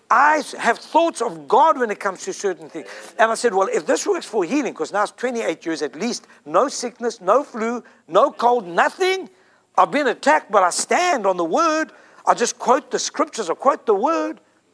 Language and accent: English; South Africa; I was sick growing up in South Africa all the time.